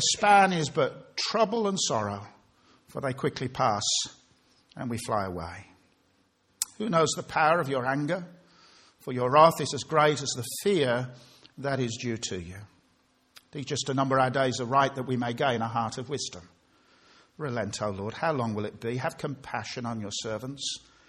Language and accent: English; Birmingham, West Midlands, United Kingdom; When I grew up in Birmingham as a little boy, I had three heroes.